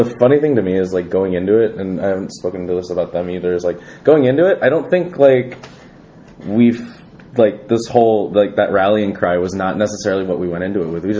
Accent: Philippines; You know, just based on our history and our heritage and our culture, it's very, you know, you can't explain what being a Filipino is.

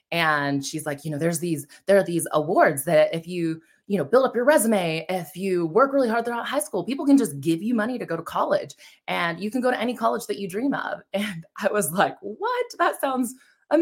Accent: Indiana, United States; now in Franklin, United States; I am from Nashville, Tennessee, actually a suburb just south, Franklin, Tennessee, originally from Indiana, and my mom is originally from Venezuela.

